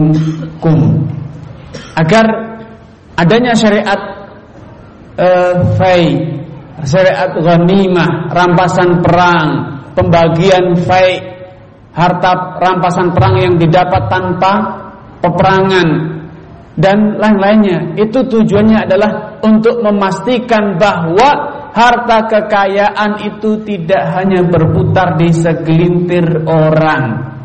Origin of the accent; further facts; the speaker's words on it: Indonesia; saya merasa sebagai orang Nusantara Indonesia